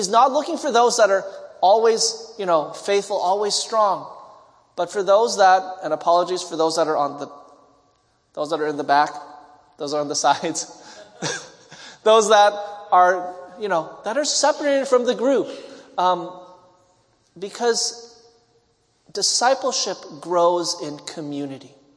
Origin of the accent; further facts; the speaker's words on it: Montreal, Quebec, Canada; So if you ever went to Montreal, to my hometown, you would see the buses.